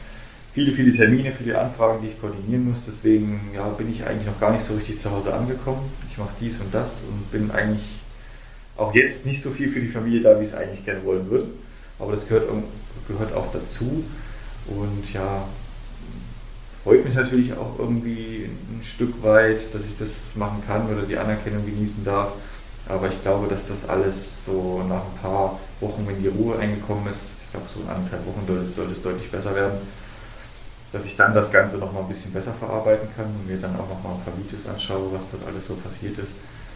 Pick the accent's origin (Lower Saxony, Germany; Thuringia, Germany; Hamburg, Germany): Thuringia, Germany; Oberhof; Da gibt es Oberhof, da wo ich herkomme